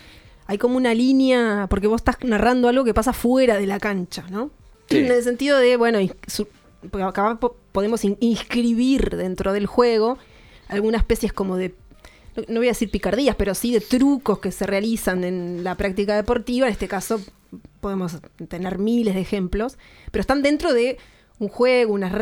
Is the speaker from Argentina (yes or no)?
no; Uruguay; entre que somos sí, todos uruguayos